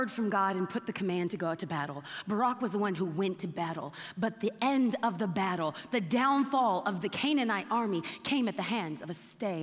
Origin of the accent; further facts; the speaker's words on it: East Los Angeles, California, United States; I dare a clown to come get me. I'm from East LA. I don't mess.